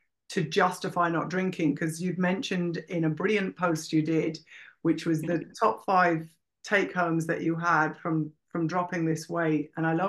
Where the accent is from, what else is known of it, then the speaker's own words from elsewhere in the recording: Ireland; And I think that I'm Irish, so it's nearly like the opposite to your